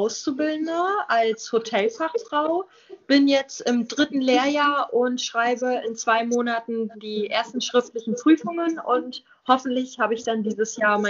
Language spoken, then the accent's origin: German; Binz, Mecklenburg-Vorpommern, Germany; also born or lived in Austria; Also ich bin hier auf der Insel geboren und lebe eigentlich die ganze Zeit in Binz. Ich war noch nie woanders, außer 1 Jahr oder 2 Jahre, wo ich 1 oder 2 Jahre alt war, da habe ich in Österreich tatsächlich gewohnt.